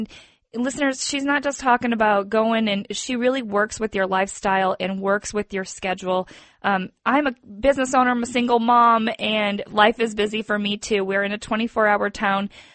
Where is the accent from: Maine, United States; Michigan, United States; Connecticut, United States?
Michigan, United States; I grew up in Michigan. Everything closes at 6 o'clock and you go home